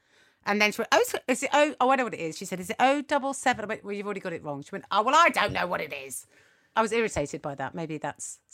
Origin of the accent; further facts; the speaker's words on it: United Kingdom; I suppose if people listen to this and they're from North America, they might describe us as very British, even with you, Alison, you know, it's a very British vibe.